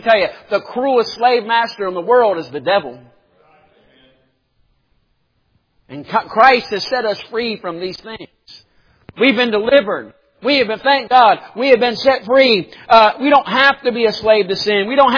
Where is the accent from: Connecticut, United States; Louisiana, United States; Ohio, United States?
Ohio, United States; Cincinnati; I'll never forget, we were raised in Cincinnati, Ohio, and they had Kings Island, that amusement park up there.